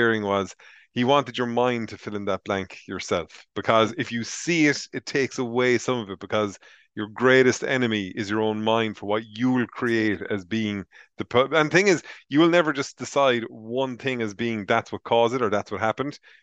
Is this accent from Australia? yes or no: no; Ireland; But see, as Irish people, we're intentionally going to go, no, we're not going to be scared by this nonsense.